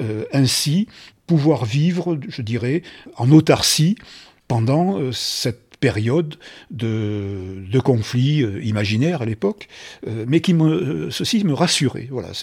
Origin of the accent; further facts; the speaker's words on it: Argentat, Nouvelle-Aquitaine, France; born there; Oui, d'abord je suis né à Argentat. Je fais partie de cette grande famille, en quelque sorte, de gens qui sont venus travailler de la construction des barrages